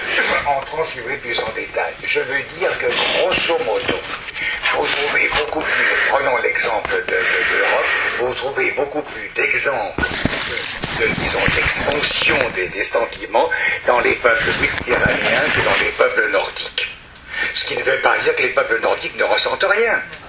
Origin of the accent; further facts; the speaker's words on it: the Alps, France; je suis des Alpes un peu plus bas.